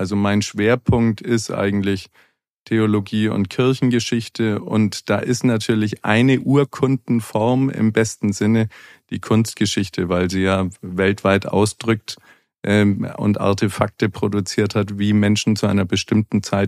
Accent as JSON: {"language": "German", "town": "Nuremberg", "region": "Bavaria", "country": "Germany", "said": "In meiner Jugendzeit, ich bin selber Nürnberger"}